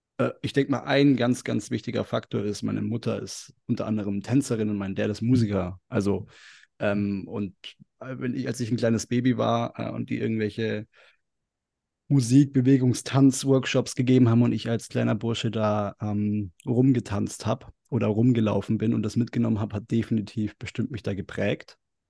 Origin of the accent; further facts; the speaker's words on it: Lindau, Bavaria, Germany; Also ich komme aus Süddeutschland, bin da auch groß geworden, also eher aus dem oder vom Dorf und von der Natur, vom Bodensee. Also vielleicht kennt man Lindau, das ist direkt an der Grenze zu Österreich und Schweiz.